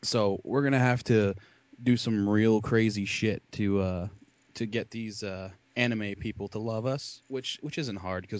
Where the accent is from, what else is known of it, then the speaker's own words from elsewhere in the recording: Philadelphia, Pennsylvania, United States; My goal in life is to run a show in my hometown. It used to be Philadelphia, but, you know, that's not really an option anymore, which really sucks.